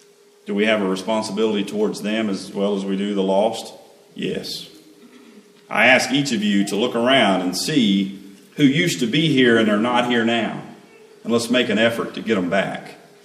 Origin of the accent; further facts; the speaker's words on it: Tennessee, United States; accent: Tennessee; My Tennessee accent comes out when I say that word.